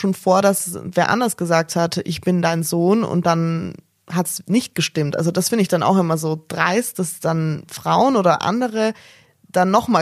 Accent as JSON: {"language": "German", "country": "Austria", "said": "als Österreicherin"}